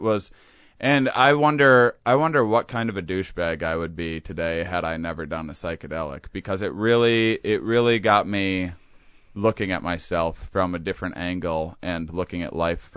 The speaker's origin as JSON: {"language": "English", "region": "Wisconsin", "country": "United States", "accent": "Wisconsin", "said": "Oh yeah, and then that was my Wisconsin accent coming out there."}